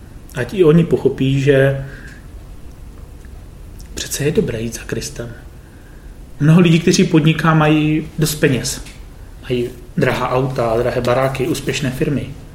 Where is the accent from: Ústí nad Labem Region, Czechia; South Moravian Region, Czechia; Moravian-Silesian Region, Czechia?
Moravian-Silesian Region, Czechia; Pocházím z Moravskoslezského kraje